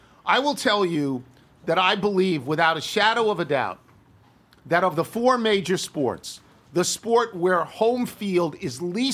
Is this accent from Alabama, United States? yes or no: yes; Alabama, United States; We're from Alabama originally with one member in South Carolina now.